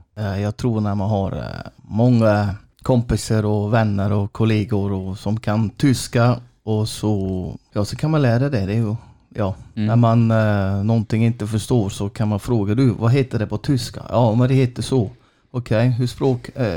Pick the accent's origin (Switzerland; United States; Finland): Switzerland; first language Swiss German; Swedish is a second language; Jag är schweizare, jag är utländare, så ska man säga.